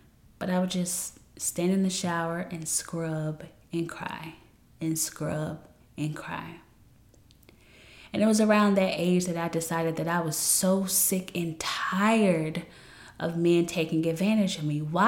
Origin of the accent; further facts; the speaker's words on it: Memphis, Tennessee, United States; Around 17 years old, if you didn't know, I am from Memphis, Tennessee.